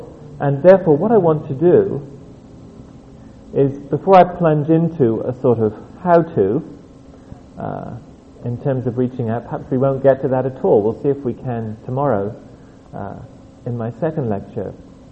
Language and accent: English; England, United Kingdom; now in United States; Now, please don't think that I am being critical about the United States, coming here as an Englishman and then making these statements